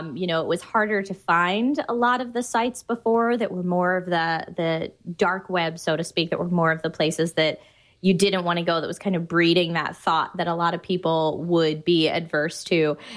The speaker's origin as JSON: {"language": "English", "region": "East Coast", "country": "United States", "tie": "born or raised there", "lives_now": "Los Angeles, United States", "said": "When I moved to Los Angeles, I grew up on the East Coast, got my theater degree in classical theater, and then moved to the West Coast to pursue a traditional acting career."}